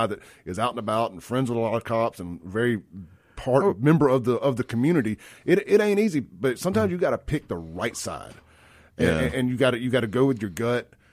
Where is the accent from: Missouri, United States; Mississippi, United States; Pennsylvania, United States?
Mississippi, United States; Jackson; coming from a guy that was born and raised in Jackson and familiar with Jackson politics